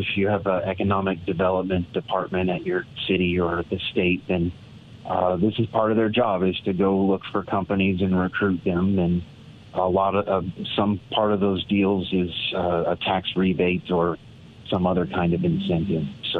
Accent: Niwot, Colorado, United States; I was raised in the Niwot area, so I'm familiar with that business park where Crocs has been thriving.

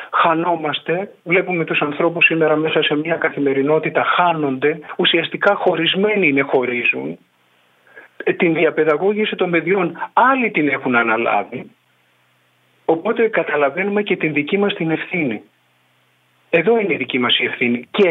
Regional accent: Santorini, South Aegean, Greece; Στο νησί μου, στην πατρίδα μου, στη Σαντορίνη

